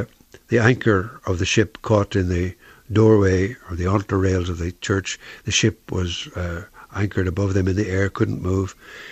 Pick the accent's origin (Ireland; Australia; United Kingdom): Ireland; There are poems about my inheritance as an Irish writer.